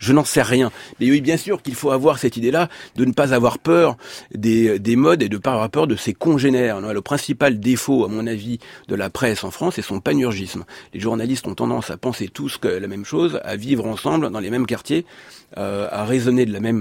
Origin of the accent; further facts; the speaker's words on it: Togo; Je suis un peu togolais également, parce que j'ai grandi au Togo, et un peu parisien, un peu berrichon